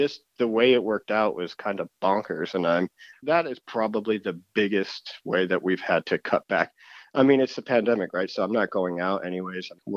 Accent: State College, Pennsylvania, United States; I'm from State College and I'm 33 years old.

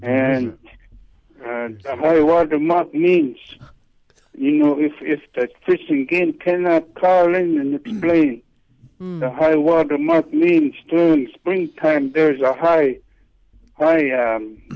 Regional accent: Akichuk, Alaska, United States; Coming from the village of Akichuk, I'm originally from Akichuk. We have our traditional fishing setnet grounds up there too, and it's on a sandbar.

